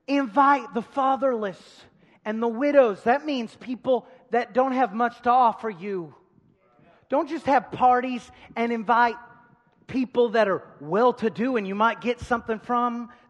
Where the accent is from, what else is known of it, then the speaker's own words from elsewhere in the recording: Waco, Texas, United States; I'm from Waco, Texas.